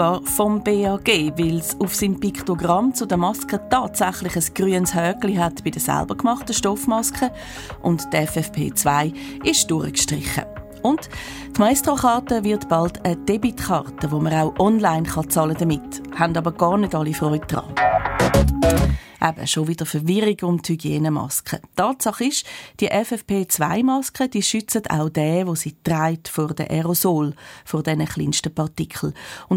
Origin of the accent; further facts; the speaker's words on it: Switzerland; sind wir Schweizer